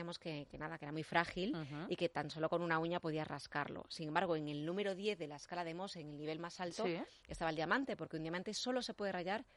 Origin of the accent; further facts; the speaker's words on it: Pontevedra, Galicia, Spain; En mi tierra, en Pontevedra.